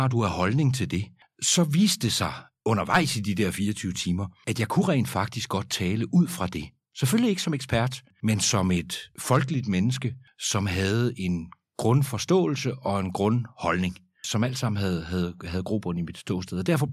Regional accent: Karise, Zealand, Denmark; Jeg er født på Krogerup Højskole, flyttede fra Krogerup til Karise, hvor min far var freelancejournalist, og hvor jeg havde min spæde barndom, kan man sige.

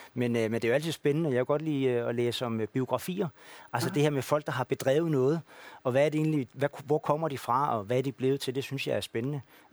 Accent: Sydtofte, Zealand, Denmark; ude i den by, hvor jeg kommer fra, Sydtofte.

